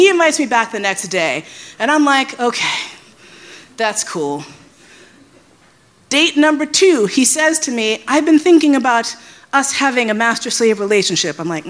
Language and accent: English; New York, United States; born or raised there